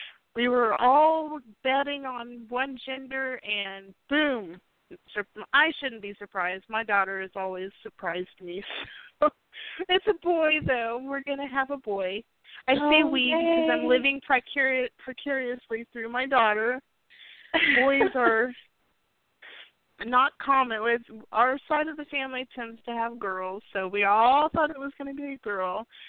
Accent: Kansas, United States; I say that because I grew up in Kansas and in a town where we have more Mexican restaurants than we have any other type of restaurant, even though it's a small town.

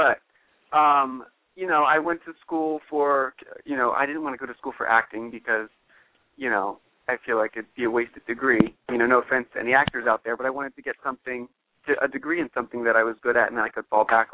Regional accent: New Jersey, United States; moved away as an adult; now in Los Angeles, United States; I'm from New Jersey originally, but I moved out to L.A. last November, where I'm just kind of trying to pursue a career in the entertainment world.

